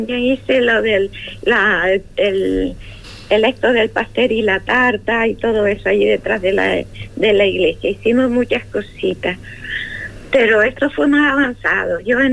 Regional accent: Fuerteventura, Canary Islands, Spain; y hablo de muchas historias de Fuerteventura. Y por encima de todo, de mi gran amor a mi tierra. Fuerteventura.

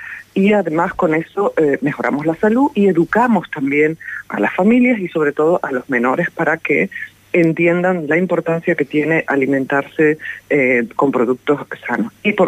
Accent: La Gomera, Canary Islands, Spain; yo soy de La Gomera

